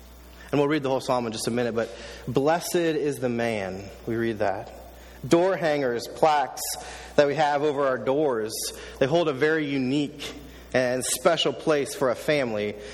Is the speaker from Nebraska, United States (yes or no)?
yes; Lincoln, Nebraska, United States; I am from Lincoln, Nebraska